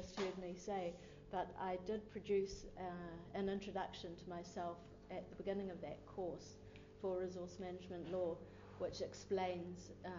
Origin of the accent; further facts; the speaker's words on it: North Island, New Zealand; I am clearly from the North Island and represent the hook part of the equation.